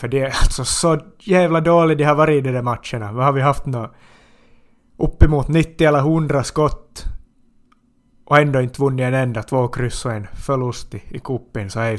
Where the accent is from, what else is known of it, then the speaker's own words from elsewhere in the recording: Finland; vi är nog finnar